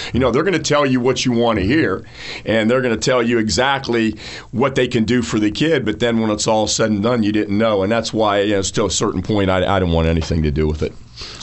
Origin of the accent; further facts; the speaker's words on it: Warren, United States; Realistically, I'd probably have stayed in my hometown, Warren, and I'd probably have been working in a steel mill.